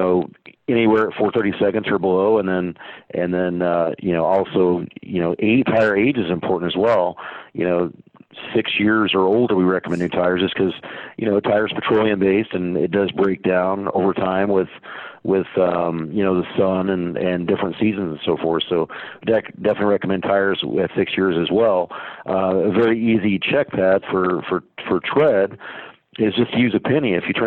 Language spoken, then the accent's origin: English; Colorado, United States; I'm originally from Colorado, so I've been dealing with, winter my whole life in the business.